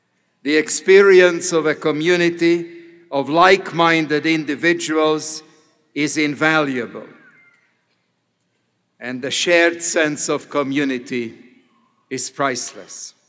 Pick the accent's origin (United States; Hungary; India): Hungary; first language Hungarian; English is a second language; I was very proud of my Hungarian heritage. I was very proud of my Hungarian citizenship. I loved my native tongue.